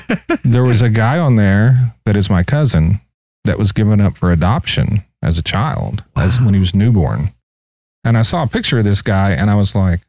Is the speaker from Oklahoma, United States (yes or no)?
yes; Oklahoma, United States; We are from Oklahoma. And if everybody in Elk City did that, there would be a lot of people. I'm related to people in Elk City that I don't even know.